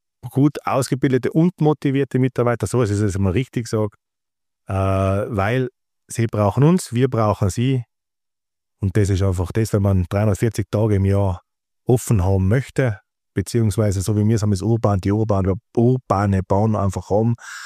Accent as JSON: {"language": "German", "country": "Austria", "said": "Bei uns in Österreich"}